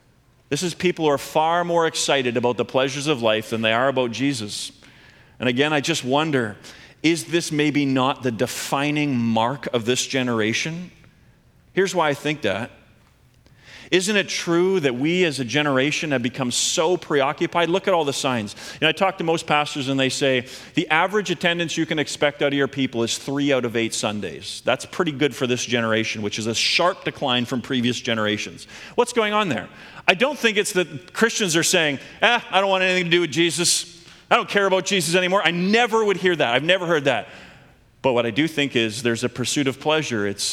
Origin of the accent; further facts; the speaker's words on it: Canada; I'm a Canadian boy. I was raised in this cultural milieu.